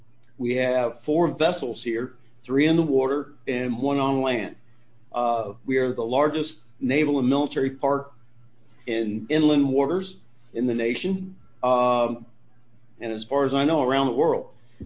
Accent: Savannah, Georgia, United States; now in Buffalo, United States; I'm not originally from Buffalo. I'm a Savannah boy.

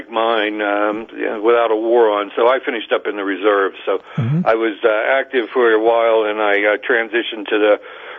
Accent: Uniontown, Pennsylvania, United States; Yes, I worked at my hometown newspaper, Uniontown Newspapers Incorporated, for 8 years.

